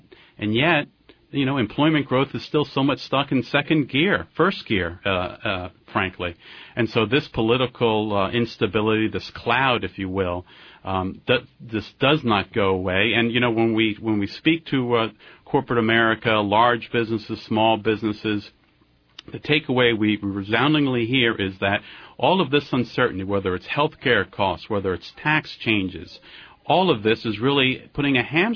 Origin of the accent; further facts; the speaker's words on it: United States; You know, as an American, quite frankly, I hope it is the case